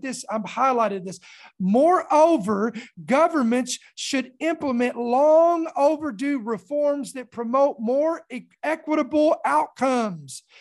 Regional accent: United States; I want to speak as Americans, as an American.

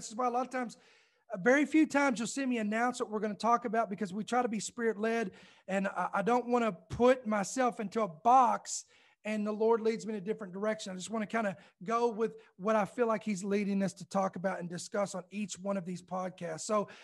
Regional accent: Louisville, Kentucky, United States; now in Georgia, United States; Now I'm in the great state of Georgia, but I was born and raised in Kentucky. That's why I always talk about I'm a Kentucky boy by heart, because I was born in Louisville, Kentucky.

